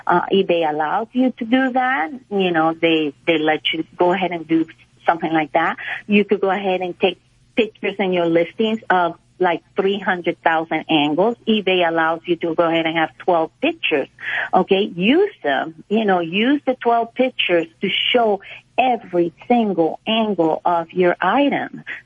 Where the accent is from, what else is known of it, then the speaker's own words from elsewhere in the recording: Venezuela; English is a second language; I'm from Venezuela, and in Venezuela, a lot of people do not take the stores don't take returns.